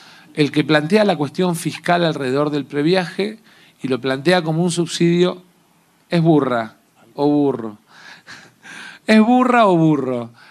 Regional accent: Argentina; mostrar nuestra capacidad de servicios como argentinos

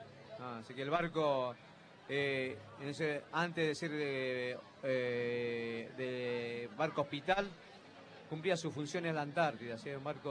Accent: Jujuy, Argentina; yo la verdad que soy de Jujuy

